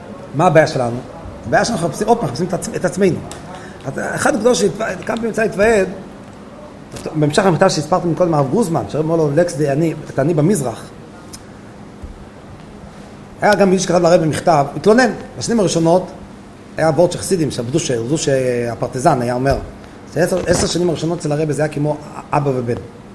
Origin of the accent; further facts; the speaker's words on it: Jerusalem, Jerusalem District, Israel; אני מירושלים, יש לנו כל מיני גילויים בירושלים.